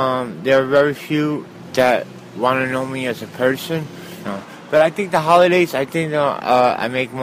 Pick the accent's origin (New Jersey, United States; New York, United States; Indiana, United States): New Jersey, United States; Hoboken; I'm from Hoboken, New Jersey. Homeless 20 years or more.